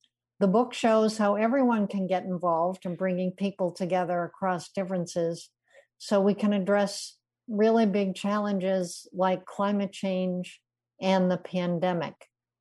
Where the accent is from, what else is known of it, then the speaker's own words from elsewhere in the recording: Massachusetts, United States; and I'm from Massachusetts, so that's a real favorite of ours.